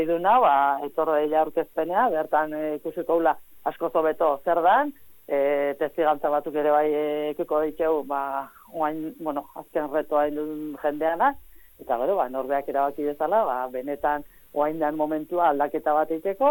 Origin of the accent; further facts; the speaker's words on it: Basque Country, Spain; honi Gipuzkoarra naiz, egunero Iruña juteko